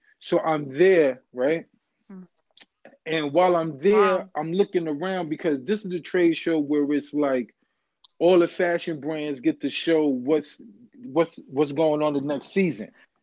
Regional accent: New York, United States; You know, growing up in New York, a lot of that is around you.

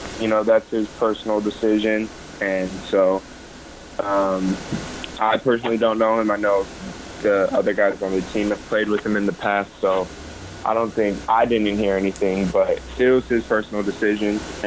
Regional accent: Sacramento, California, United States; also born or lived in Los Angeles; I was born in the LA area, but then I grew up in Sacramento. So LA and Sacramento are both like my homes.

